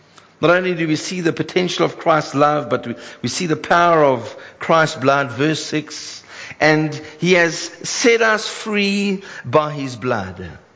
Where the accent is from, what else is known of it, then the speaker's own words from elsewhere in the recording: Cape Town, Western Cape, South Africa; in which I grew up in Cape Town.